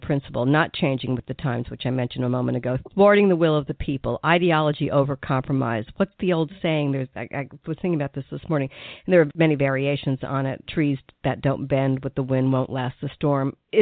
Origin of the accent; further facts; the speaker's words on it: New York, United States; I'm from New York. I understand Trump.